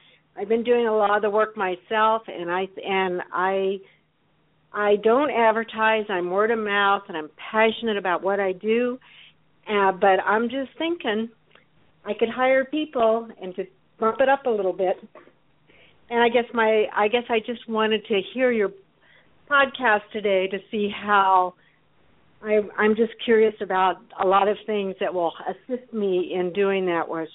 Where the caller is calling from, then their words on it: San Diego, California, United States; I am from San Diego, California